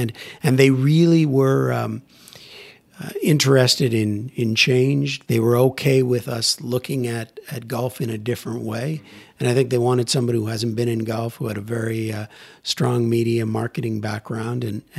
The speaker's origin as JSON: {"language": "English", "town": "Toronto", "region": "Ontario", "country": "Canada", "tie": "born or raised there", "moved": "as an adult", "lives_now": "London, United Kingdom", "said": "I grew up in Canada, love in Toronto. I love my country."}